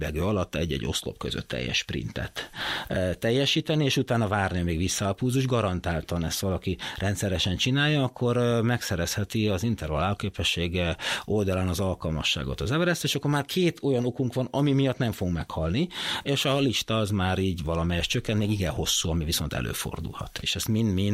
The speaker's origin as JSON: {"language": "Hungarian", "country": "Hungary", "said": "amikor úgy meg magyar is vagyok, úgy hogy micsoda, hogy mi magyar alkalmatlanok"}